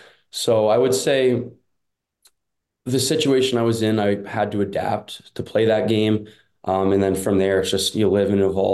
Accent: Ontario, Canada; obviously growing up in Ontario

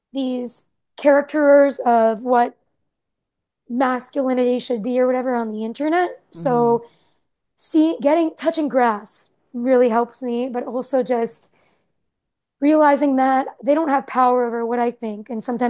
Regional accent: United States; I'm American too, and I'm staying.

